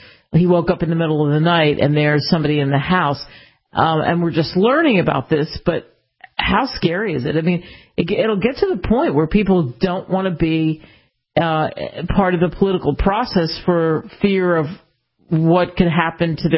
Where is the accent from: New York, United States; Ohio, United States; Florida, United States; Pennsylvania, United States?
Pennsylvania, United States; Philadelphia; And I guess because I'm from Philly, the Citizens Ballpark has good cheesesteaks.